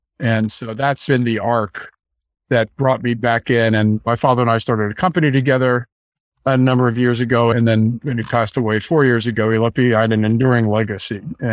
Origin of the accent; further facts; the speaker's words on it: San Francisco, California, United States; So I grew up in San Francisco.